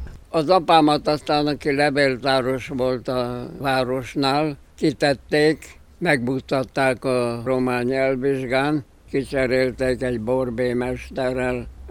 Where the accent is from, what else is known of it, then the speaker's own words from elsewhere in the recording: Hungary; Hát én nem nagyon lelkesedek ezekért az örmény dolgokért, mert elég baj van abból, hogy magyar vagyok, ugye? Nem kell még külön egy másik szerencsétlen népet is a nyakamba venni származásilag.